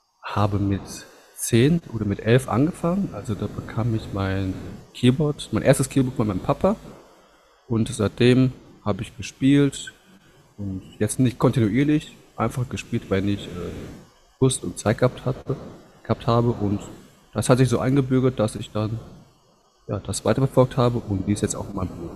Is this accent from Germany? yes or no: yes; Düsseldorf, North Rhine-Westphalia, Germany; ich komme aus Düsseldorf